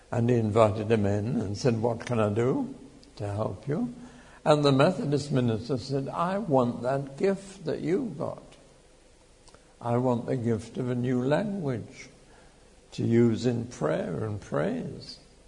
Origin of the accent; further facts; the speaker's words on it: United Kingdom; We are so British that we don't like the thought of speaking what we don't know we're saying.